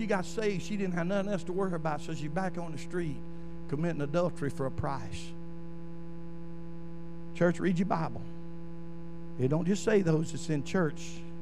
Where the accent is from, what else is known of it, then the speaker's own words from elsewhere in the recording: Alabama, United States; I said, oh, I'm from Alabama. I'm just a guy from Alabama. You know I ain't from around here.